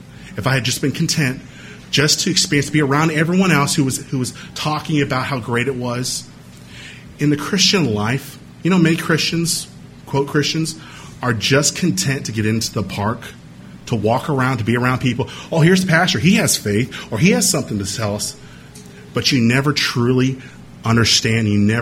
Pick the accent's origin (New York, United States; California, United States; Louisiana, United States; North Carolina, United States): California, United States; And growing up in California, we have a lot of theme parks.